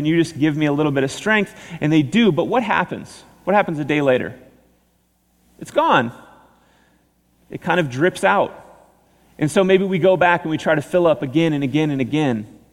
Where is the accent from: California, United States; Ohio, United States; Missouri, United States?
Missouri, United States; This is what would happen in the Midwest. Growing up in Missouri, we had tornadoes.